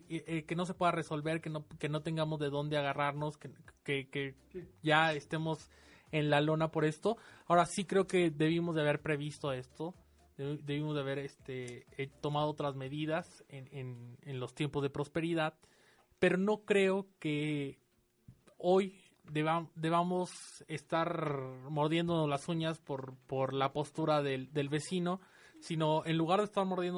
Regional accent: Mexico; Yo creo que como mexicanos lo que nos preocupa es salir de la comodidad

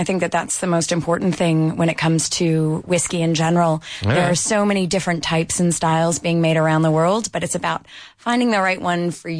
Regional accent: Canada; Well, as a Canadian, of course, we always talk about rye whiskeys, right?

